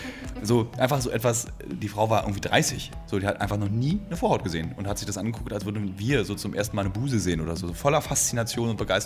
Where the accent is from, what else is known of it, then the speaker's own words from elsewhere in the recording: Berlin, Germany; born there; Also ich als gebürtiger Berliner